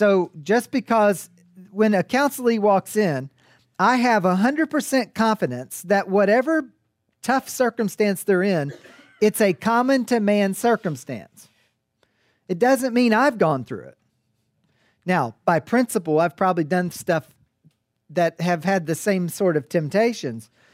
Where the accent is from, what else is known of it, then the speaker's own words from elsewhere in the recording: Kentucky, United States; And I'm from Kentucky, so our English is kind of poor in Kentucky.